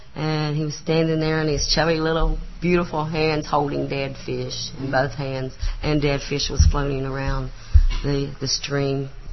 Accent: Marfork, West Virginia, United States; moved away as an adult; I'm from Coal River, West Virginia, originally from Marfork. I moved 2 years ago because Massey Energy Coal Company moved into my hollow at Marfork.

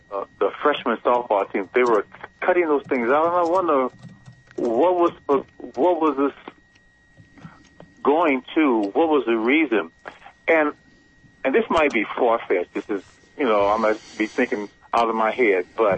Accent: St. Louis, Missouri, United States; I'm originally from St. Louis.

